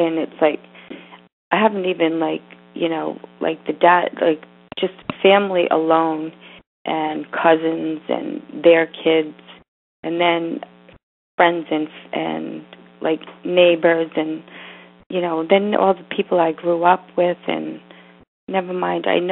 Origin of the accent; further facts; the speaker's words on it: Rhode Island, United States; I mean, I grew up in Rhode Island, and I mean, I know so many people